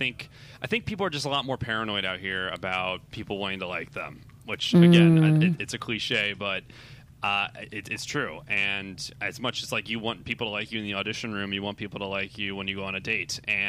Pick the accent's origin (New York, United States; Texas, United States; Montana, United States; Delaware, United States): Delaware, United States; I'm from Delaware.